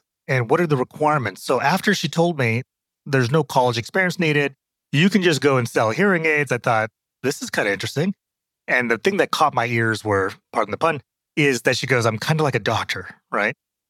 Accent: Phoenix, Arizona, United States; also born or lived in Brooklyn; So I grew up in Phoenix, Arizona. I was born in Brooklyn.

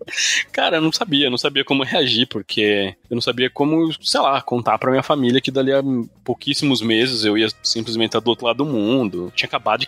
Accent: São Paulo, Brazil; born there; eu nasci em São Paulo

